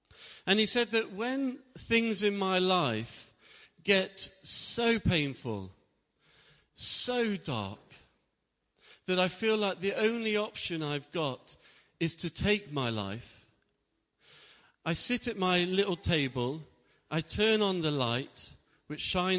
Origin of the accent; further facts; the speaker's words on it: Derby, East Midlands, United Kingdom; So many years ago, I'm originally from Derby. Anyone from Derby here?